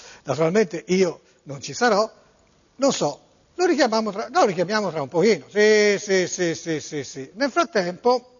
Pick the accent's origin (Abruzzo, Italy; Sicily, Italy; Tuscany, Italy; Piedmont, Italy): Tuscany, Italy; Florence; Io sono di Firenze, ma sono un ospite. Non posso chiamarmi meridionale, sono di Firenze.